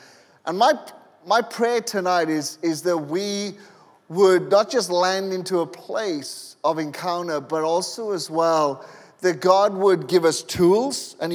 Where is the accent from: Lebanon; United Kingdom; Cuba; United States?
United Kingdom; Wales; I'm Welsh, by the way. I'm not, you know, African-American.